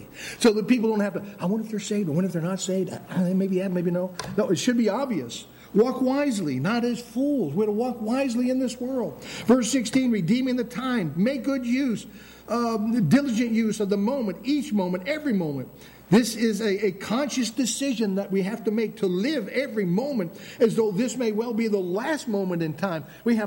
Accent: Maine, United States; I can say that because I'm originally from Maine.

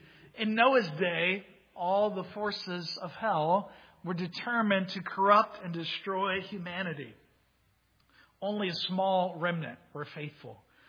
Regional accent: Georgia, United States; I grew up in South Georgia where we have thunderstorms and lightning strikes, very common.

